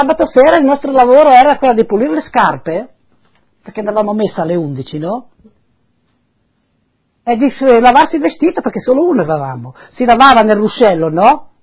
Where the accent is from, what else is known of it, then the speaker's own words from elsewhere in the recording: San Lorenzo di Sedegliano, Friuli-Venezia Giulia, Italy; born there; sono nata a San Lorenzo di Sedeviano, provincia di Udine, via dei Molini, del 1932, il 18 di settembre.